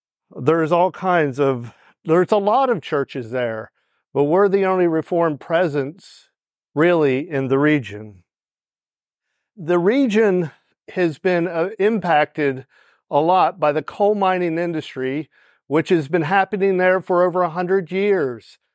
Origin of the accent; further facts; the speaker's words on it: Pennsylvania, United States; We weren't from there. I'm from Pennsylvania.